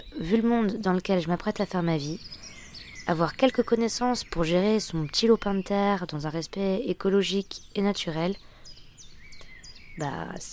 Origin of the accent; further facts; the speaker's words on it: Brest, Brittany, France; Je viens de Brest.